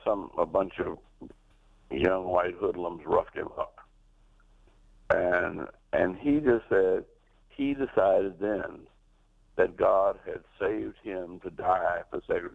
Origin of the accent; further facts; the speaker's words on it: New Orleans, Louisiana, United States; You know, growing up in New Orleans, my grandmother was blind, and she lost her sight at 80.